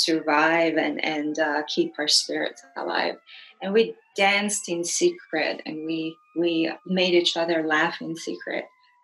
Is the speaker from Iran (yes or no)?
yes; Iran; So I'm originally from Iran.